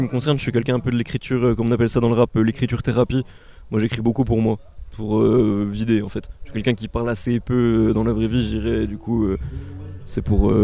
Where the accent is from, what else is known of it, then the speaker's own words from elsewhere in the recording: Montbéliard, Bourgogne-Franche-Comté, France; ce qu'on voulait faire ensemble chez moi à Montbéliard